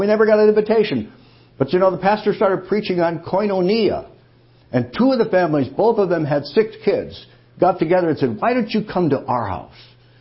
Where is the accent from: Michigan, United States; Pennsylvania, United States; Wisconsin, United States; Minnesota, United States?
Michigan, United States; Monroe; Now, I grew up in Monroe, Michigan. Our church had about 200 people.